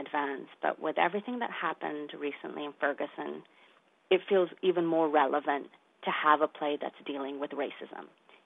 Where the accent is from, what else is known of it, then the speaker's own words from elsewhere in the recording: London, United Kingdom; moved away as an adult; now in United States; racism is something that I have faced my whole life growing up in London, England.